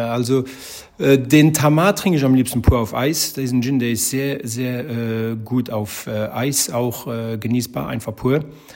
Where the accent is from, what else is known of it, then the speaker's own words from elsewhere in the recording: Luxembourg; Bin aus Luxemburg, der kommt aus Belgien.